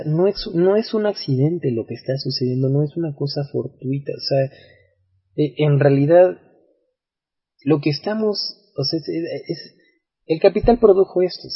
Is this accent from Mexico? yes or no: yes; Mexico; creo que nosotros como mexicanos, claro que tenemos que tener individualmente una sensibilidad para con los migrantes